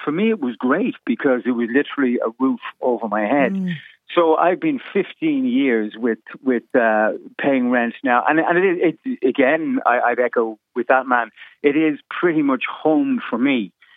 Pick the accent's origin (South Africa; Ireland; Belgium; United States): Ireland; Dublin, Leinster; Now, I'm born and bred in Dublin, but there isn't a hope in hell, I found, from my experience, getting any place in Dublin.